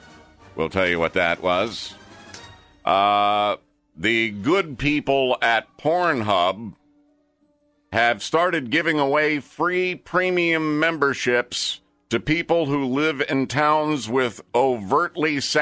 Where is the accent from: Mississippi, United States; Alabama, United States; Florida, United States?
Florida, United States; because I was up there when I was 10, born and raised in Florida